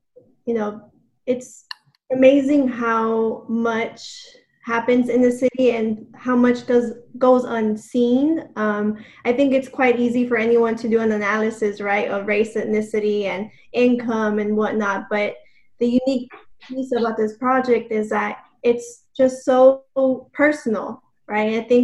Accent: Dallas, Texas, United States; I was born in Dallas and grew up in Oak Cliff

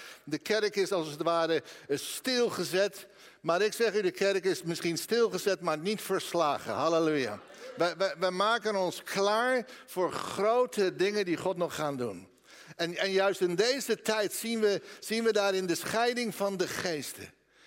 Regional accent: The Hague, South Holland, Netherlands; Ik ben geboren en getogen in Den Haag. En prachtige stad. Ik mis het soms wel.

